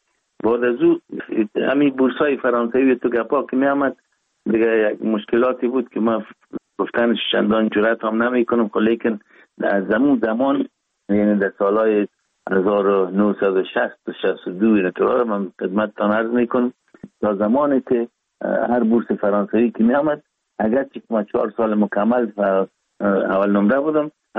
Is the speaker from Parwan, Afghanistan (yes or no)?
no; Kabul, Afghanistan; born there; ما 4 دلو 1316 در نوابات دی افغانان کابل تولد شدیم